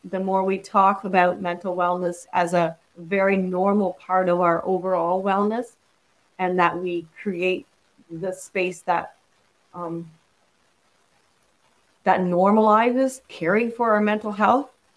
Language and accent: English; Canada; I feel almost ashamed that as a Canadian communities